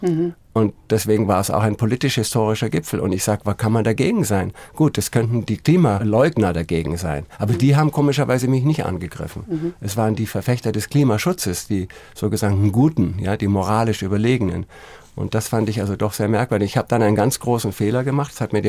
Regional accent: Elmau, Bavaria, Germany; Ich bin mit Amerikanern aufgewachsen in Elmau, in Garmisch-Partenkirchen war eine Basis.

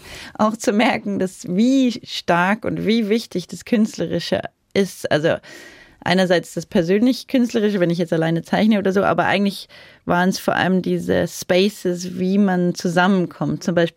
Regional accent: Bavaria, Germany; speziell in meinem Kopf jetzt die so Kiefersfelden, Rosenheim, die eine, die die Münchner alle kennen. Und ich bin da ja auch in der Nähe aufgewachsen.

